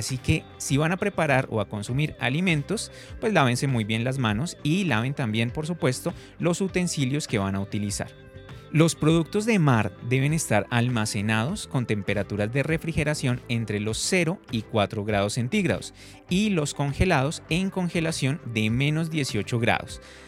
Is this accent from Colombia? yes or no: yes; Colombia; nosotros como colombianos y acá en Bogotá tenemos mucho